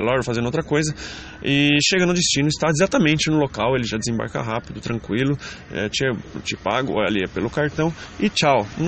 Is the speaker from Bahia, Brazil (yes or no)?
no; Rio Claro, São Paulo, Brazil; mas eu sou da cidade aqui de Rio Claro, São Paulo, né?